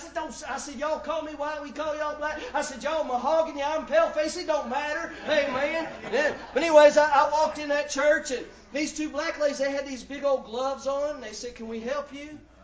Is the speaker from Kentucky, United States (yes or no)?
yes; Kentucky, United States; We grew up out there in Kentucky, and a lot of them old back roads.